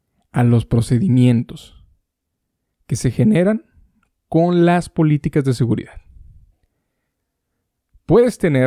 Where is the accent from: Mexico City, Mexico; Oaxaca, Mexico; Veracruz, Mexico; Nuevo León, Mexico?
Nuevo León, Mexico; Monterrey; Aquí somos, en este caso, de aquí somos, de aquí nacimos, en Monterrey.